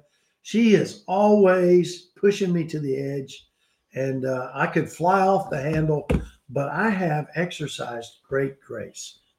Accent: United States; but I'm glad I'm an American, all right?

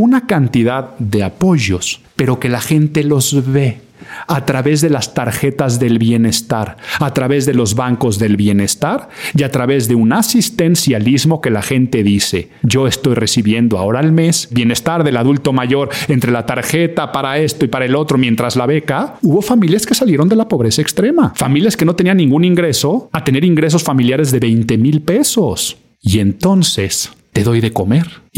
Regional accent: Mexico; para muchos de los que estamos en esta faz de la tierra como mexicanos

